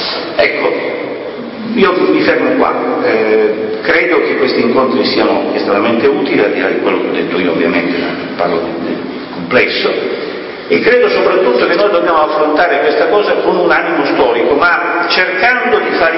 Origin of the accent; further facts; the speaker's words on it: Turin, Piedmont, Italy; A Torino, io vengo da Torino